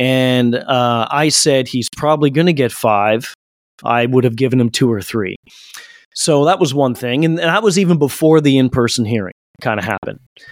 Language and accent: English; Toronto, Ontario, Canada; It's not because we're from Toronto and he's a Maple Leaf.